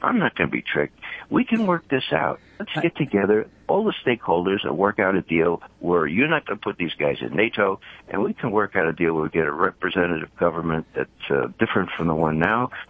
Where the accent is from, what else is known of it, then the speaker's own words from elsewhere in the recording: New York City, New York, United States; You know, I'm from the Bronx, and I think...